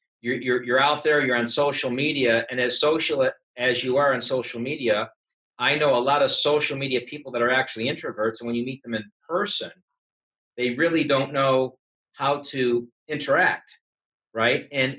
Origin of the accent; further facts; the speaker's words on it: Buffalo, New York, United States; I grew up in Buffalo, New York, you know, snow country.